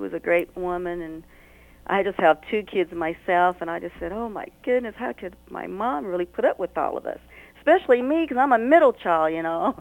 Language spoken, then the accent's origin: English; Elizabethton, Tennessee, United States; now in Minneapolis, United States; I grew up in a small town of Elizabethan, Tennessee. And hi, you guys down home. I just want to say hi so you can see I'm still country.